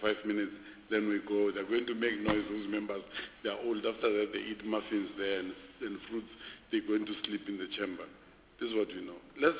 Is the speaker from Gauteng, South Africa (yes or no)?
yes; Gauteng, South Africa; I come from Gauteng. That's my hometown, Gauteng